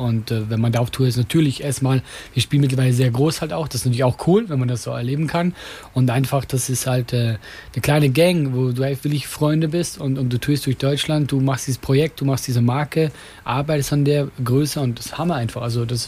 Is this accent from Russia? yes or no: no; Switzerland; German is a second language; obwohl ich gerade als Schweizer nichts sagen soll.